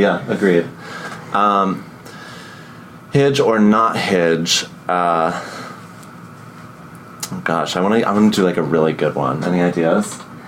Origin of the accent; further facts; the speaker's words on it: New York, United States; Everything relates to the subway because I'm a New Yorker.